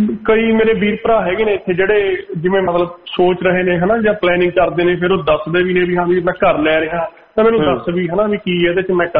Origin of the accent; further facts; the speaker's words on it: Punjab, India; now in Australia; ਮੇਰਾ ਪਿੰਡ ਵੈਸੇ ਸਾਹਮਣੇ ਵਾਲਾ ਜੀ ਜ਼ਿਲ੍ਹਾ ਲੁਧਿਆਣਾ ਸਾਡਾ